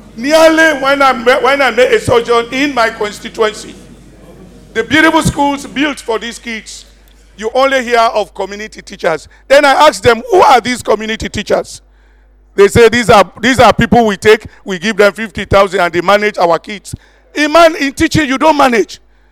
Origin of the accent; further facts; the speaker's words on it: Kailahun, Eastern Province, Sierra Leone; I'm a wise man. I'm coming from Kailau, the East.